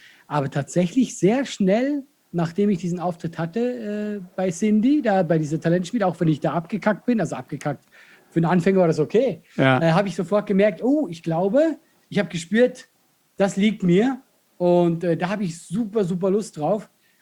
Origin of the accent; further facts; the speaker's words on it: Switzerland; ich komme aus der Schweiz, ich möchte Schauspieler werden.